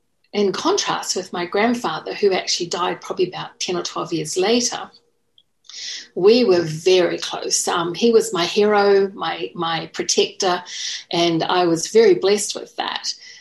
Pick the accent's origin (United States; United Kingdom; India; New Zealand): New Zealand; born there; I was born in New Zealand